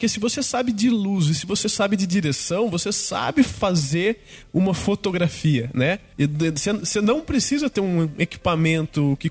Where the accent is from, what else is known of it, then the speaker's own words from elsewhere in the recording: Itapira, São Paulo, Brazil; É um cara da minha cidade natal, é Itapira.